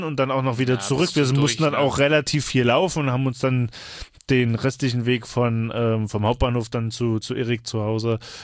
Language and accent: German; Halle, Saxony-Anhalt, Germany; Wir sind auch zusammen aufgewachsen da in der Siedlung Nähe Halle.